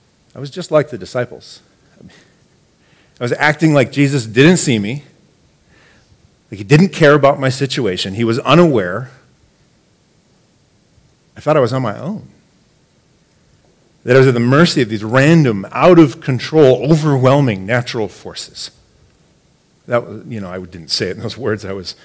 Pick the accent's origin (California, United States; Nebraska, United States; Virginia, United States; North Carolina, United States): Nebraska, United States; seven tornadoes ravaged Grand Island, Nebraska, which was near my hometown by Nebraska standards.